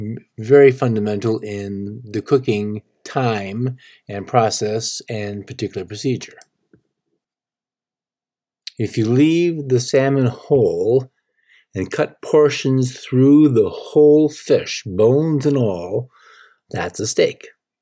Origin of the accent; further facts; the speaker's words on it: United States; I think, as an American, we Americans tend to find the texture of fish skin